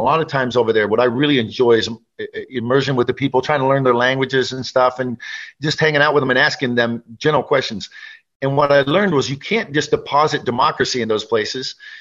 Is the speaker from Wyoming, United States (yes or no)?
no; Waterford, Pennsylvania, United States; because I'm from Waterford, Pennsylvania, a little town, and I got to fly over there.